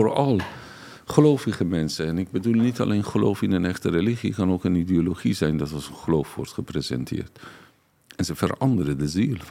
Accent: Iran; Dutch is a second language; now in Netherlands; ik groeide op in Iran ten tijde van Shah tot 1979. Dus ik was iets van 13 jaar dat de Iraanse revolutie heeft plaatsgevonden.

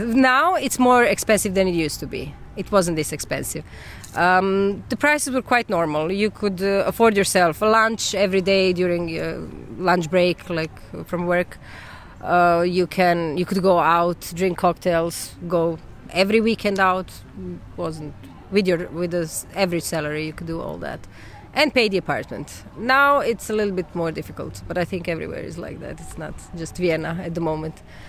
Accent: Croatia; moved away as an adult; I'm from Croatia and I came here when I was 18 years old to study architecture, and then I stayed here for now it's been 22 years.

